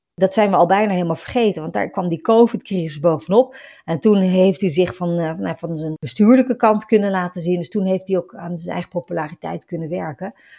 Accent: Netherlands; Nou ja, en voor ons als Nederlanders of überhaupt voor mensen die met banden naar de andere kant van de zeeën, is dat soms toch wel pijnlijk om te zien.

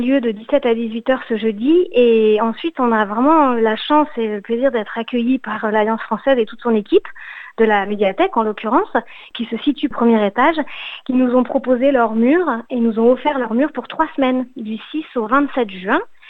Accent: France; moved away as an adult; now in Australia; je suis française et que j'ai eu une galerie en France pendant quelques années

